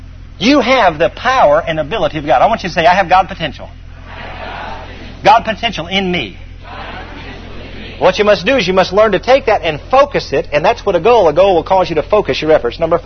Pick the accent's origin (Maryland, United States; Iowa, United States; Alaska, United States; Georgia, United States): Georgia, United States; Atlanta; also born or lived in Vidalia; And so I'd never lived in a small town. I grew up in Atlanta.